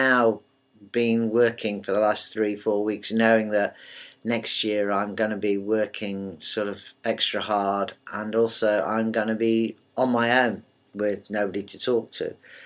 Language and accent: English; England, United Kingdom; And because I'm English, I thought, well, I won't argue.